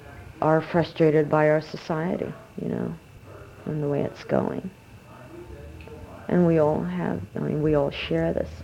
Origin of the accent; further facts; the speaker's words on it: Kayenta, Arizona, United States; now in Berkeley, United States